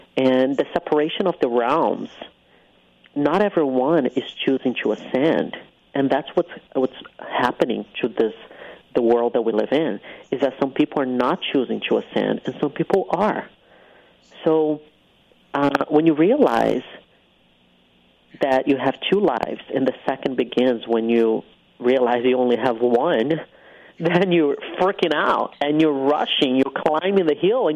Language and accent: English; Brazil; born there; first language Portuguese; English is a second language; moved away; I was born in Brazil. I speak Portuguese. I came to this country and I learned English. I learned Spanish. I learned Italian. I learned Sanskrit.